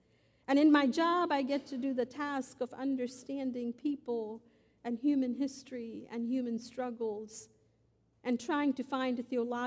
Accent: Mumbai, Maharashtra, India; moved away as an adult; now in Wilmore, United States; So I grew up in Mumbai, and 20 years ago in 1999, I came to Wilmore to attend Asbury Theological Seminary.

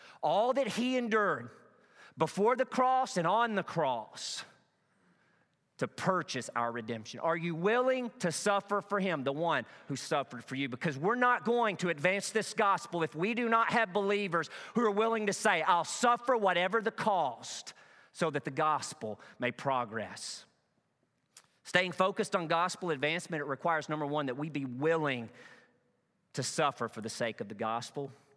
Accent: Truman, Arkansas, United States; Every season back in my hometown in Truman, Arkansas, if you wanted to play football for the Truman Wildcats, you had to go through what we call two-a-day practices.

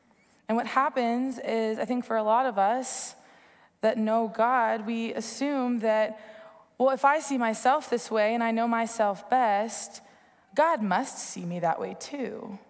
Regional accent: Dallas, Texas, United States; But I am from Dallas, and so I wore my Dirk Nowitzki jersey from the Mavericks 3 times a week.

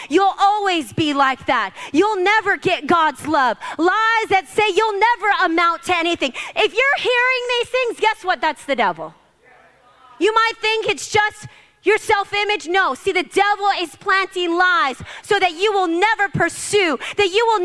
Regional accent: Hawaii, United States; I'm like, I'm from Hawaii, folks.

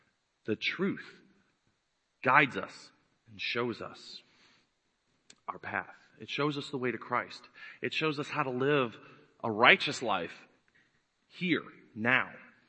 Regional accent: Missouri, United States; I used to live in the basement of the house I grew up in over in Missouri.

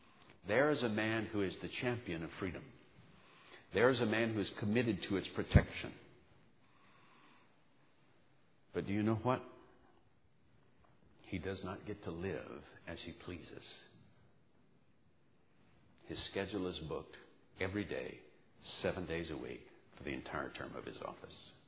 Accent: United States; I am an American. I expect to die red, white, and blue.

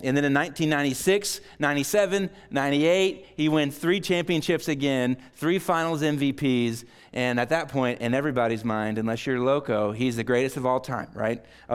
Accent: Oklahoma, United States; I was born and raised in Oklahoma

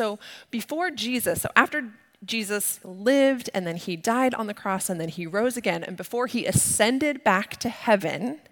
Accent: Denver, Colorado, United States; Well, I am a Colorado native. I grew up in Denver, Colorado.

